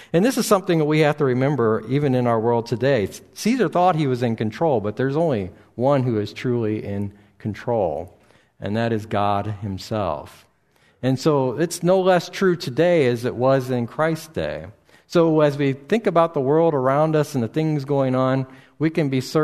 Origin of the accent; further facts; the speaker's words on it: Grafton, Ohio, United States; now in Allegan, United States; But if I had to register, I would have to go back to Grafton, Ohio. That's my hometown. That was where I was born and where I grew up as a child.